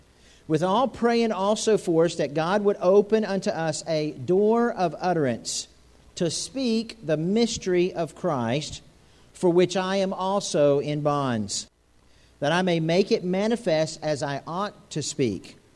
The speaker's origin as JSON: {"language": "English", "region": "Florida", "country": "United States", "said": "And I'm from Florida. We used to have pretty bad thunderstorms"}